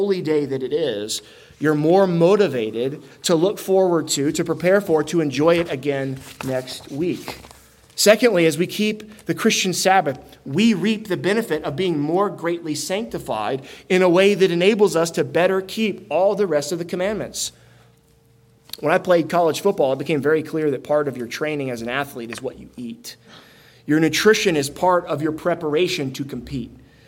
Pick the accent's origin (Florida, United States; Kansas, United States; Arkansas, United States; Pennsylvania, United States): Florida, United States; Tallahassee; It used to drive me insane growing up in Tallahassee, Florida.